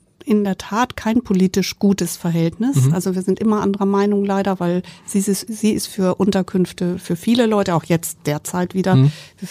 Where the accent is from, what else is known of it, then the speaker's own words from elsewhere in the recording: Karlsruhe, Baden-Württemberg, Germany; now in Hamburg, Germany; ich bin ja gar keine Hamburgerin. Ich komme aus Süddeutschland, aus Karlsruhe.